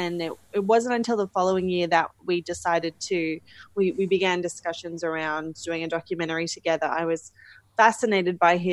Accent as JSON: {"language": "English", "country": "Australia", "said": "It's Dutch, although I'm an Aussie gal."}